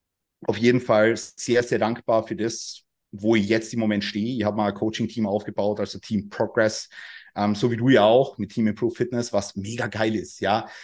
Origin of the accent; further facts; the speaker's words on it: Carinthia, Austria; moved away as an adult; now in Vienna, Austria; ich bin aus Wien. Also eigentlich bin ich nicht aus Wien. Eigentlich bin ich aus Kärnten. Das ist im Süden Österreichs. Ja, aber bin nach Wien gezogen im Jahre 2019.